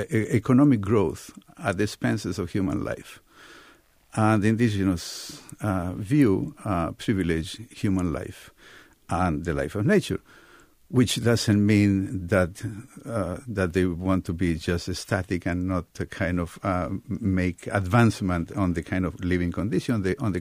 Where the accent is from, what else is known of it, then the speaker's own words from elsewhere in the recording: Argentina; I was born and educated in Argentina, and Argentina, you know, was part of Tahuantinsuyo